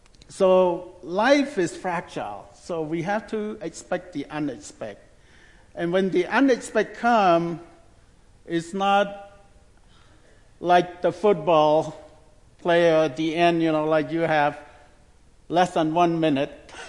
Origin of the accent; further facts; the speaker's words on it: Cambodia; English is a second language; That's all I want to do in Cambodia, in my home country. And because by the grace of God, he spared my life from the killing field in the 70s.